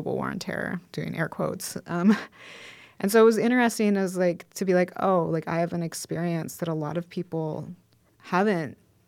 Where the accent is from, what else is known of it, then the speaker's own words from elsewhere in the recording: Yankton, South Dakota, United States; I grew up in Yankton, South Dakota, and I joined the military about a year after high school.